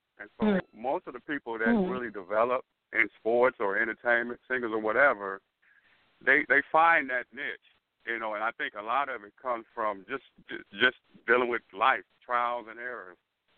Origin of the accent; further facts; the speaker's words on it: Chicago, Illinois, United States; For example, I come from Chicago, and when I grew up there